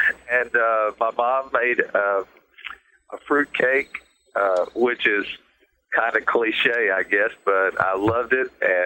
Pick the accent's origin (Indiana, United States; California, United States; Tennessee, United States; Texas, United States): Tennessee, United States; I grew up right here in East Tennessee, where we live now.